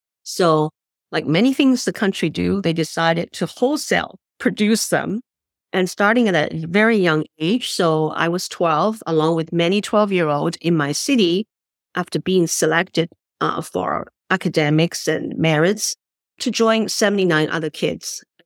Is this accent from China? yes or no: yes; China; English is a second language; now in United States; I was trained while growing up in China as a diplomat. I was one of the first group of 12-year-old enrolled in a diplomatic immersion program back in 1979